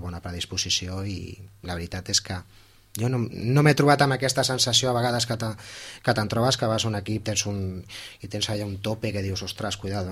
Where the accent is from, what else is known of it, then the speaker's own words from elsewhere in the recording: Santa Coloma, Catalonia, Spain; Jo sóc natural de Santa Coloma